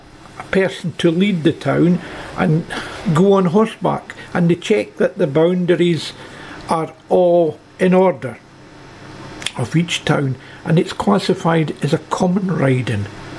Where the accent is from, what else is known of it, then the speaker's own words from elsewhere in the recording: Errolston, Scotland, United Kingdom; As I say, I come from Errolston, and we have ours starting a week on Sunday, straight after gala